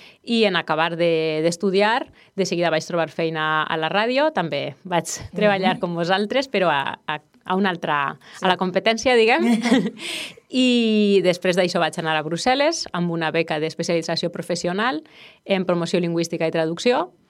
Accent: Castellón de la Plana, Valencian Community, Spain; now in Vila-real, Spain; tinc 35 anys i, com tu dius, sóc vilarealenca, però d'adopció, perquè jo sóc de Castelló, però fa 4 anys ja que visc així, i perquè la meva parella és d'ací, i ens vam casar i vivim ací.

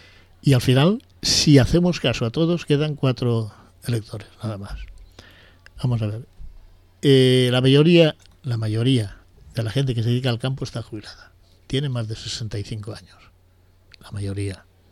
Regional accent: Spain; ¿Por qué va a tener más derechos aquel que yo, que soy de aquí de España?

